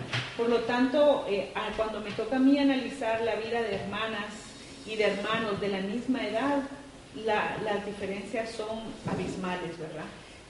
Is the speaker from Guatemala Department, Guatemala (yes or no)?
no; Quetzaltenango, Guatemala; yo soy maya quiché de Quetzaltenango, o sea, vengo de una ciudad, no vengo de área rural, por lo tanto he tenido algunos privilegios relativos.